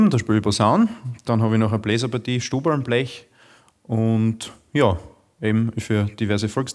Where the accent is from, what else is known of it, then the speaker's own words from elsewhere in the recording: Lang, Styria, Austria; Ja, ich bin aus der Nachbargemeinde da, aus Lang.